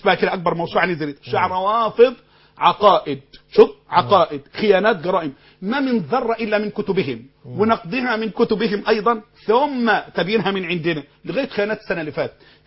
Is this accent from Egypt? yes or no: yes; Egypt; احنا مصريين